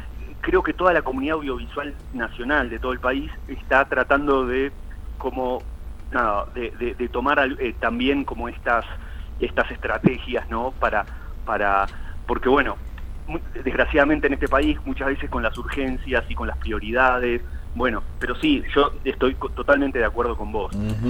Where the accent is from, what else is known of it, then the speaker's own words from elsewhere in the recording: Salta, Argentina; yo soy cineasta acá de Salta